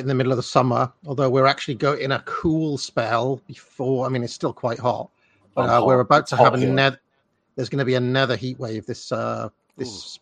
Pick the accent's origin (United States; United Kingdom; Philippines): United Kingdom; Wales; Back in my hometown, it was 21 degrees by the sea, right?